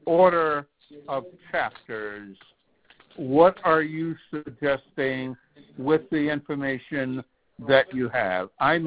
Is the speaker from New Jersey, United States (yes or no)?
no; Detroit, Michigan, United States; we went back to give back to the Detroit community, you know, in the area that we grew up in Detroit